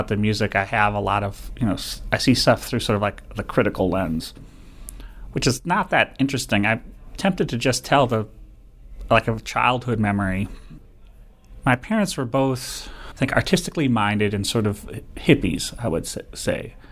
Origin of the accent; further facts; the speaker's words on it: Menomonie, Wisconsin, United States; now in New York, United States; I'm originally from Wisconsin, a small town called Menominee, but I moved to New York in 1991.